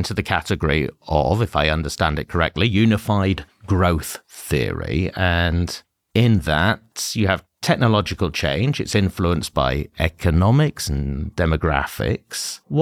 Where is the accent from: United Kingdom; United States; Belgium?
United Kingdom; I'm British, so the Industrial Revolution would have affected my ancestors.